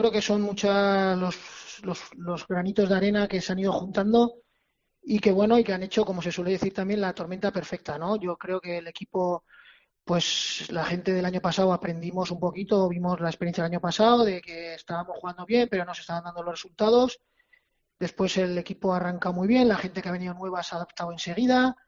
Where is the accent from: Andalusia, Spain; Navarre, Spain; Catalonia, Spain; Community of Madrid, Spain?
Navarre, Spain; yo soy muy muy cabezón como buen navarro